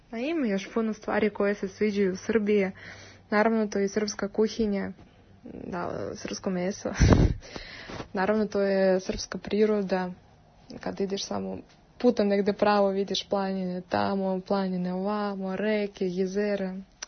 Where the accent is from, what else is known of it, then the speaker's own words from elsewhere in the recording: Moscow, Russia; Serbian is a second language; znači ja sam iz Moskve